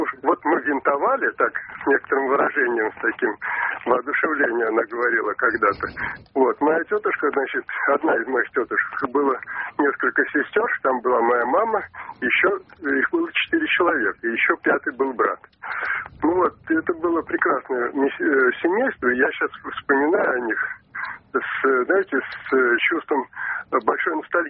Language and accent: Russian; Moscow, Russia; Я вообще москвич, звоню вам сейчас из Подмосковья.